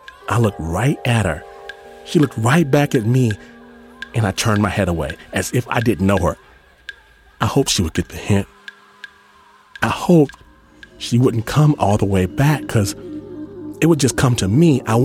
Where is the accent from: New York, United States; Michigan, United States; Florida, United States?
Michigan, United States; Detroit; born there; I was born in Detroit, Michigan, right? And when I was a little kid, we moved out to the middle of nowhere. We got a big plot of land and called ourselves farmers.